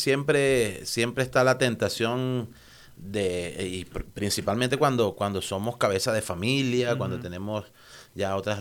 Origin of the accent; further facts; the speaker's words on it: Venezuela; now in United States; En algún momento de mi vida, y creo que tanto en mi país original como es Venezuela, tanto acá como en los Estados Unidos